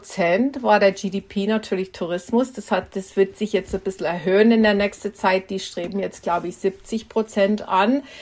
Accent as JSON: {"language": "German", "country": "United States", "said": "Als Amerikanerin muss ich sagen, die Deutschen investieren viel in den Schulsystem, viel in die eigenen Menschen."}